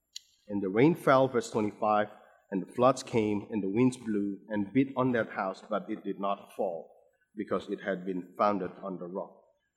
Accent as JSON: {"language": "English", "country": "Indonesia", "second_language": "English", "said": "English may not be my mother tongue. I came from Indonesia, right?"}